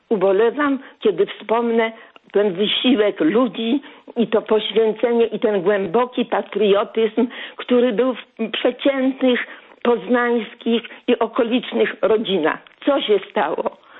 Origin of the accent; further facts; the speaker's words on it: Bnin, Greater Poland Voivodeship, Poland; born there; Urodziłam się w Bninie i stamtąd pochodzi moja rodzina, zarówno po kądzieli i po mieczu.